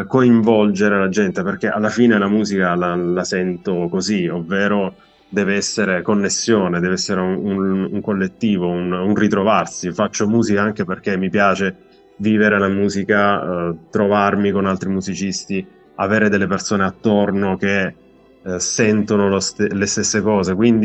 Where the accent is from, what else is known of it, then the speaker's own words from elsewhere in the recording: Apulia, Italy; now in Turin, Italy; Essendo in una grande città, Torino, anche se, come dicevi tu prima all'inizio quando mi presentavi, io sono originario della Puglia, vengo da un paesino